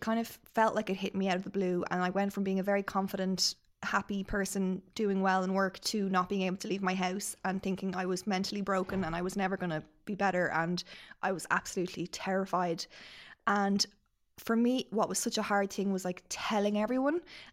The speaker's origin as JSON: {"language": "English", "country": "Ireland", "said": "No, and I don't think we're good at that as Irish people as well."}